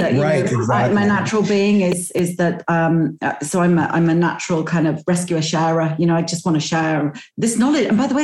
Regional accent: United Kingdom; because I'm British

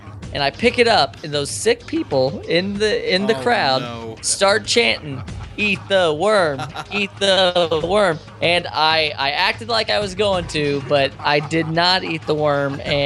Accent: Midwest, United States; I grew up in the Midwest. There was obviously no voodoo people there.

